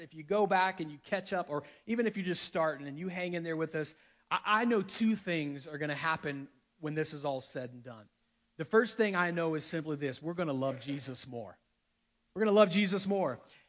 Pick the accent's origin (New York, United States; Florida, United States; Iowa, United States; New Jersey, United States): Florida, United States; there was a short time in my high school career growing up in Florida